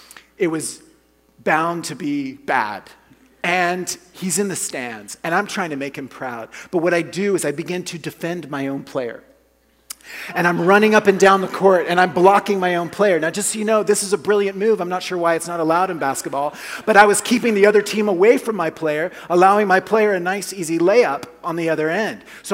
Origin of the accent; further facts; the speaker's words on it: Colombia; now in Oklahoma, United States; I grew up in South America, in Colombia, and it was our first year back to the United States. And I'm in the state of Oklahoma